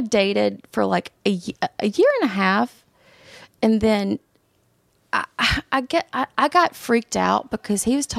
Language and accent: English; Sandersville, Georgia, United States; Sandersville, Georgia.